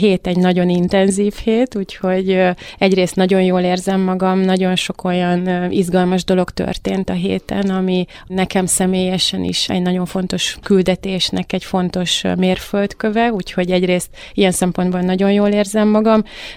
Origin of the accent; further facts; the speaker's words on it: Mohács, Baranya, Hungary; én vidéken születtem Mohácson, ott jártam gimnáziumba